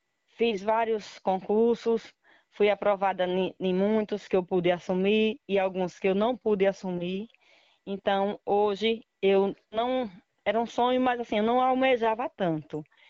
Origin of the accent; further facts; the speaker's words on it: Amaral, Sergipe, Brazil; Então, eu hoje saí daqui, saí do Amaral, fui estudar em Japaratuba.